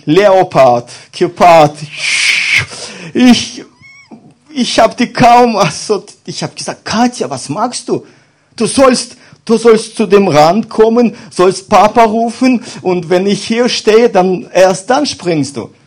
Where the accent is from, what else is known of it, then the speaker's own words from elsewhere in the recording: Belarus; German is a second language; Und bei uns in Weißrussland, das ist ein sehr großes Problem